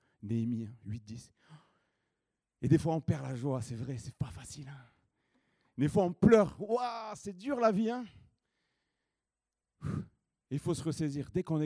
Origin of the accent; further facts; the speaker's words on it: United States; Oui, je suis un Américain aussi.